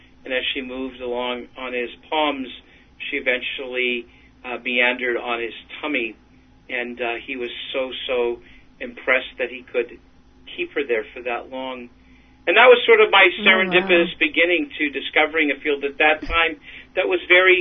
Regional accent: Canada; I was afraid of dogs as a little boy growing up in Canada.

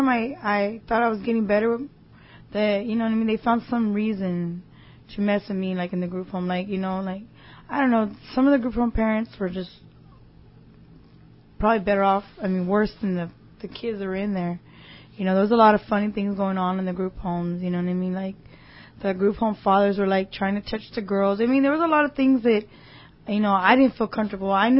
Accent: California, United States; I'm from Southern California. I went up to Northern California

